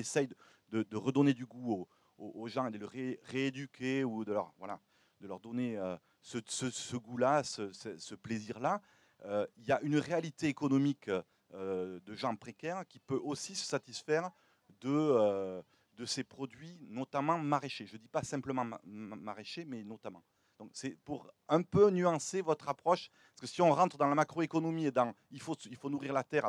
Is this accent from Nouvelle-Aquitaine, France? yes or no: yes; Le Bouscat, Nouvelle-Aquitaine, France; Moi, je viens du Bouscat